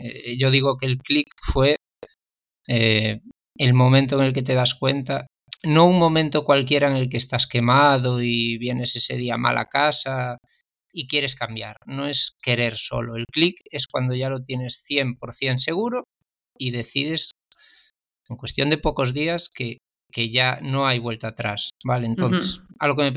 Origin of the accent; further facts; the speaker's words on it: Galicia, Spain; gallego, de Galicia.